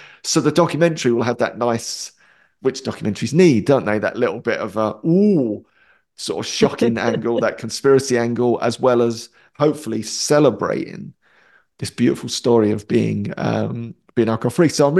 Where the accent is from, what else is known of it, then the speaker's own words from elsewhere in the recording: Romford, London, United Kingdom; there's a famous nightclub where I grew up in Romford called Hollywood's.